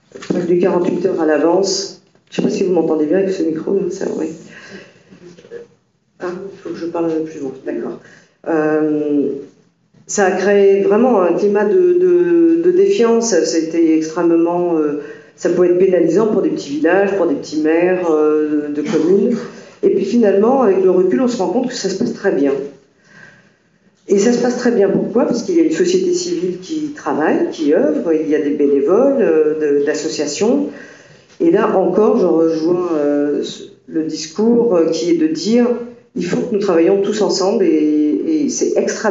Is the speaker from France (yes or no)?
yes; France; Dans mon pays d'origine, je suis française